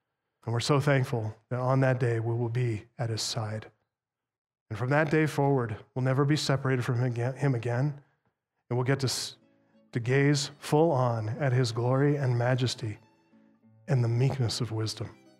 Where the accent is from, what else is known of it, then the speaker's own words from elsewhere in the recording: United States; I mean, as an American, I certainly make no claim to know the full significance of all that happened there